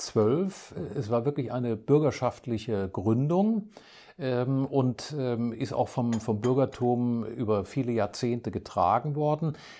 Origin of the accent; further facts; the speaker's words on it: Saarbrücken, Saarland, Germany; now in Duisburg, Germany; ich bin in Saarbrücken geboren und aufgewachsen, also in einer völlig anderen Gegend